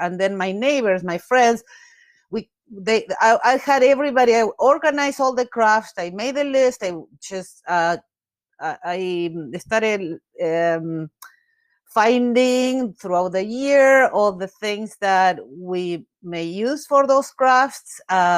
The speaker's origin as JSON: {"language": "English", "country": "Argentina", "tie": "born or raised there", "second_language": "English", "said": "And I grew up in Argentina, and we didn't have that much of all the things that you see nowadays"}